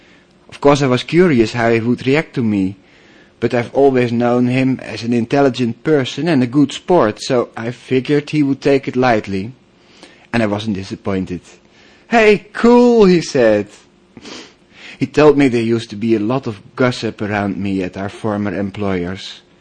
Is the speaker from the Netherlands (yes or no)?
yes; Netherlands; from the Netherlands.